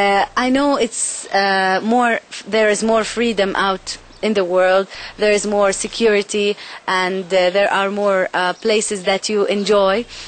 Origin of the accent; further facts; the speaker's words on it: Bethlehem, West Bank, Palestine; Bethlehem is my hometown where I was born, baptized, and went to school, went to college. Everything happened in Bethlehem for me.